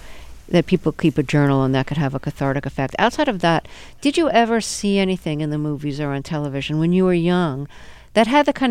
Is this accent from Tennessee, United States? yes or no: no; Brooklyn, New York, United States; I grew up in Brooklyn, and people are always saying to me, oh, how come you don't have a really strong Brooklyn accent?